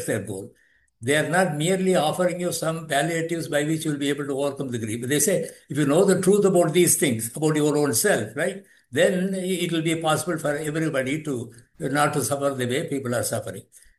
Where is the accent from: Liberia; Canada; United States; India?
India; first language Tamil; English is a second language; This prayer is in my mother tongue, called Tamil, right? It's not in Sanskrit. It's my mother tongue.